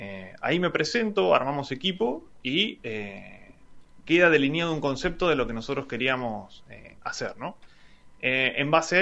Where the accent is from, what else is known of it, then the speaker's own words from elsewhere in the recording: Chillar, Buenos Aires Province, Argentina; now in Tandil, Argentina; vine a estudiar acá al profesorado en el año 2003, así que ya tengo más tiempo acá en Tandil que en mi pueblo, pero bueno, soy de Chillar, un pueblito muy chiquito.